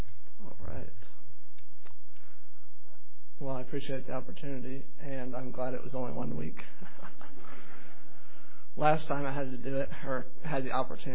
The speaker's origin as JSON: {"language": "English", "country": "United States", "said": "I was like, I'm an American."}